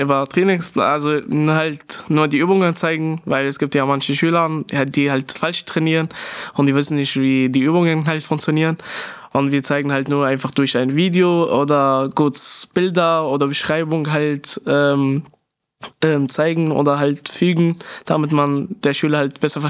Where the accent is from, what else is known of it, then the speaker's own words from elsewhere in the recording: Syria; now in Germany; Ist halt so, ich komme ja halt aus Syrien.